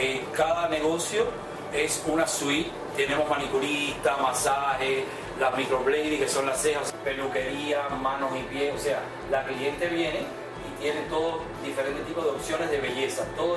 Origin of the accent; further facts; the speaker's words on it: Candelaria, Artemisa, Cuba; now in Miami, United States; Pinareño, de Candelaria. Bueno, que ahora es Artemisa, pero yo sigo siendo pinareño mientras hice de Pinar del Río.